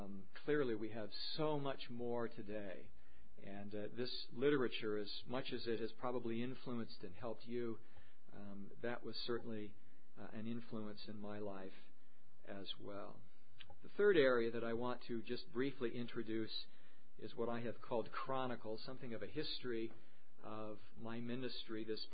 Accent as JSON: {"language": "English", "town": "Seattle", "region": "Washington", "country": "United States", "tie": "born or raised there", "also_born_or_lived": "Cleveland, Ohio", "moved": "as an adult", "said": "Now, I had been born and raised in Seattle, went to university there, went to seminary in California, and was called to a church in Cleveland, Ohio"}